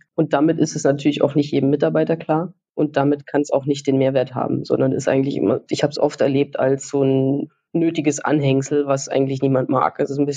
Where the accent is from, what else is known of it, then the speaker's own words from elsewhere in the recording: Saxony, Germany; ich komme ursprünglich aus Sachsen und lebe jetzt nördlich von München.